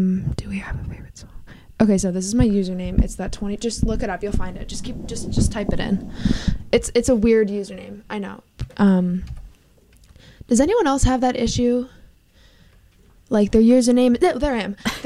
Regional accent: East Greenbush, New York, United States; I'm from upstate New York, Albany, outside of Albany.

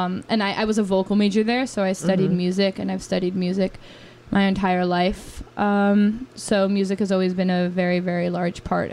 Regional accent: Brooklyn, New York, United States; I'm from Brooklyn. Mm-hmm. I'm used to being in a big city

